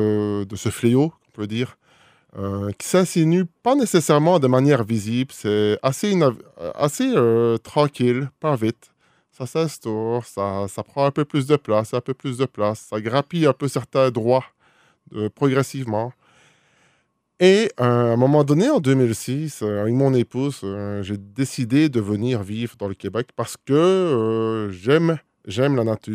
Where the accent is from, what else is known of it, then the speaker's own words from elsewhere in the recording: Belgium; Je suis belge, né d'un père belge, d'une mère japonaise, et j'ai vécu toute mon enfance en Belgique.